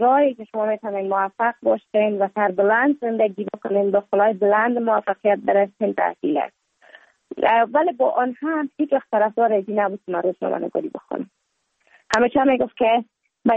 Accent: Kabul, Afghanistan; also born or lived in Mazar-i-Sharif; بعد از تولد من تا 5 سالگی ما در مزار بودیم، بعد نقل کابل شدیم چون به اساس کاربار که پدر جانم داشت ما در کابل زندگی نکردیم و من مکتب در اونجا خواندم. دوره طفولیت ما در کابل سپری کردیم

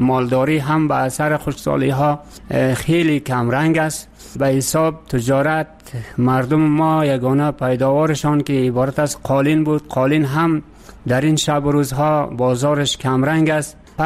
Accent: Faryab, Afghanistan; now in Kabul, Afghanistan; ما از ولایت فاریاب هستم و در کابل در شهرنو زندگی میکنم به خاطری که وظیفه ما در کابل است.

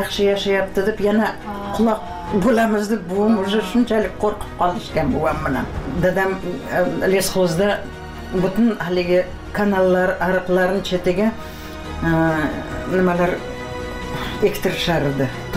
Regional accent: Piskent, Tashkent Region, Uzbekistan; 3 km Piskent sentriga maktabga qatnaganman.

